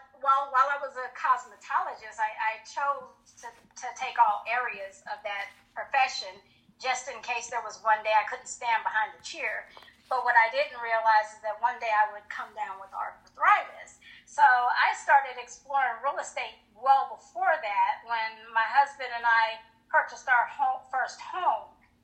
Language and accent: English; Colorado Springs, Colorado, United States; moved away as an adult; also born or lived in Hinesville, Georgia; I was from Colorado Springs, and I married military. My husband … married him and ended up in Hinesville, Georgia.